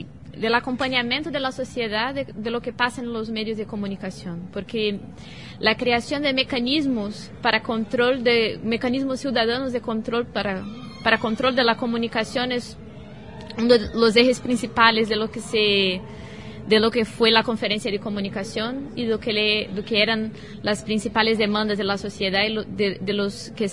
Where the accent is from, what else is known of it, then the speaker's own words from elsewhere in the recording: Brazil; soy de Brasil